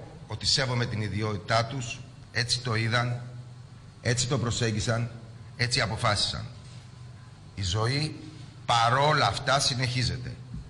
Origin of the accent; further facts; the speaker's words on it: Xanthi, Eastern Macedonia and Thrace, Greece; ο τόπος μου, η Ξάνθη και η περιφέρειά της.